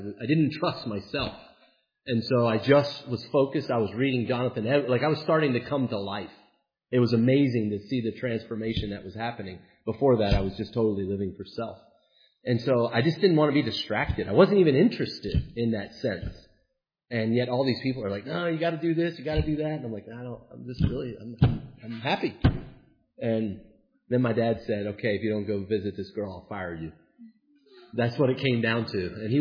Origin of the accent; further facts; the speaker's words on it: West Virginia, United States; I'm from West Virginia, she's from Maryland, she's from Glen Burnie, she's a homegirl.